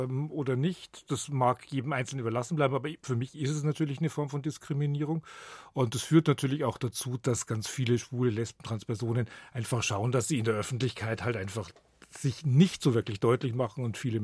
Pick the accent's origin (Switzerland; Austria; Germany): Germany; Garmisch-Partenkirchen, Bavaria; Ich bin 64 geboren und habe in den 70er Jahren natürlich gemerkt, dass ich schwul bin, habe auch mitgekriegt, ich komme aus Garmisch